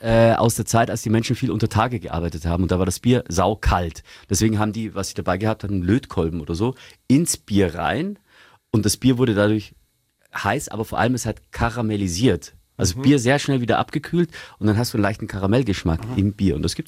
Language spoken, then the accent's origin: German; Augsburg, Bavaria, Germany; bei uns in Augsburg gibt es den Kuhsee.